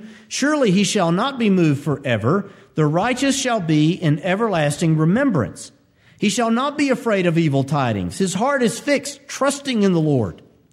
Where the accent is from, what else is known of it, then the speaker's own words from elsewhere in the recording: Alabama, United States; And you're like, man, I'm from Alabama. That's like everything we eat.